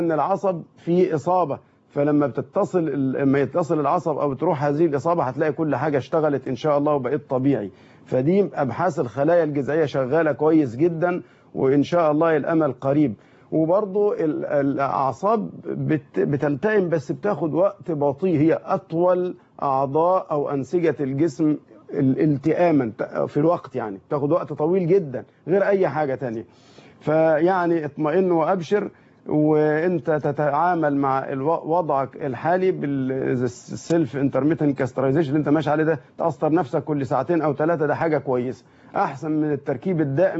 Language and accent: Arabic; Egypt; ياريتنا إحنا كمصريين نستوعبها